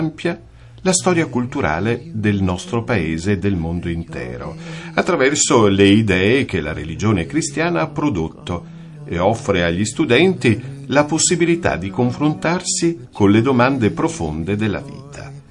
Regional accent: Calabria, Italy; La nostra amata Calabria.

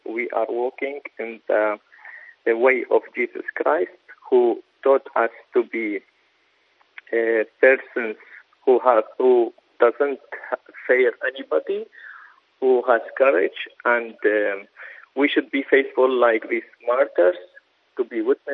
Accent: Iraq; I am priest from Iraq.

